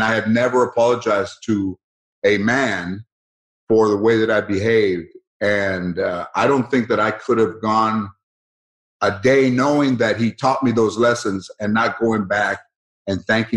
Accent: Mission Hills, California, United States; I grew up in San Fernando, Mission Hills.

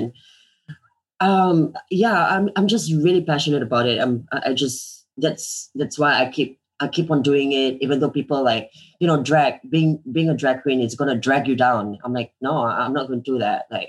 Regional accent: Singapore; I'm born and raised in Singapore. I've been living here, but just, you know, like a couple of months traveling.

